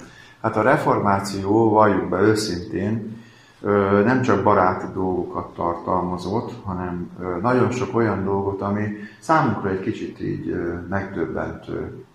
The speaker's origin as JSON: {"language": "Hungarian", "town": "Békéscsaba", "region": "Békés", "country": "Hungary", "tie": "born there", "said": "Hát én itt születtem, Békés Csabán"}